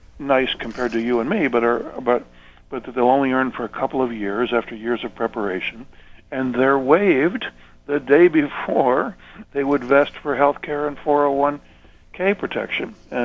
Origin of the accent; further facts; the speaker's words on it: Buffalo, New York, United States; I grew up in Buffalo, New York, and as a child I attended games in the old War Memorial Stadium, which no longer exists